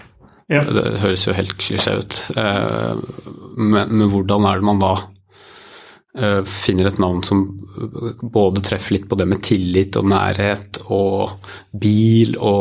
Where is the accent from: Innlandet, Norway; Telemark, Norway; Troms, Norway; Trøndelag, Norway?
Innlandet, Norway; Gjøvik; han er fra Gjøvik, jeg er fra Gjøvik, det er ikke et veldig stort sted